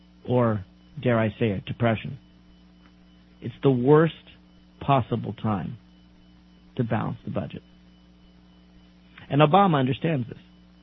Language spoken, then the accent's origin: English; United States; Now, you know, I'm as against big spending as any American.